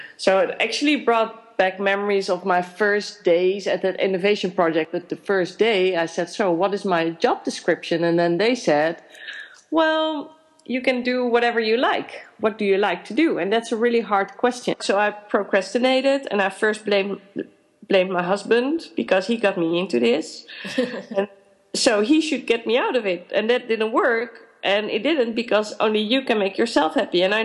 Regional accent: The Hague, South Holland, Netherlands; English is a second language; So I'm from the Netherlands, from The Hague, and we went to South Africa first.

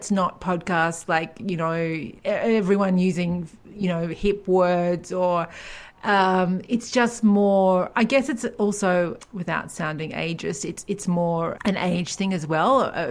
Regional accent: Australia; Shame on me as an Australian.

